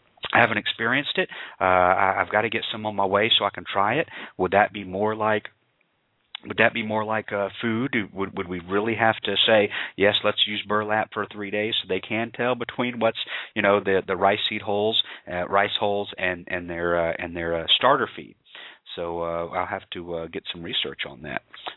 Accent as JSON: {"language": "English", "region": "the South", "country": "United States", "accent": "southern", "said": "So I guess it's just my southern accent they're talking about in the chat room."}